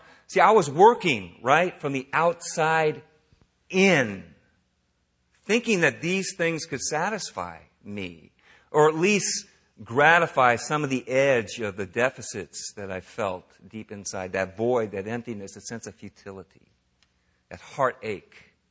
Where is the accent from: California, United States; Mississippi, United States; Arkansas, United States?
California, United States; San Francisco; I grew up in San Francisco